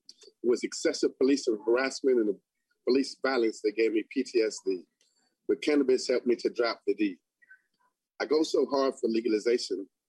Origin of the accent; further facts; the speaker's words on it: Minneapolis, Minnesota, United States; now in Miami, United States; I'm from North Minneapolis. I'm currently in Miami, Florida.